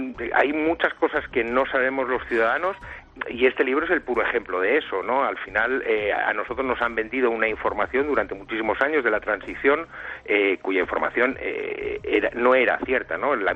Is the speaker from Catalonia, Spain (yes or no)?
yes; Catalonia, Spain; yo soy catalán